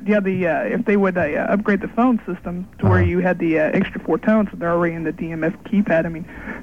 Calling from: Stillwater, Oklahoma, United States; Calling from Stillwater, Oklahoma.

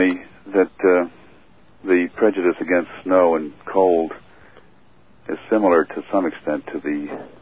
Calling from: Ridgefield, Connecticut, United States; Yeah, and I'm calling from Ridgefield, Connecticut, too.

